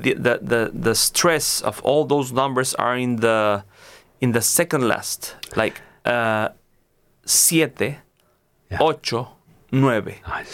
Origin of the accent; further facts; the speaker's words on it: Mexico; English is a second language; So I will, because I'm from Mexico, I will say cero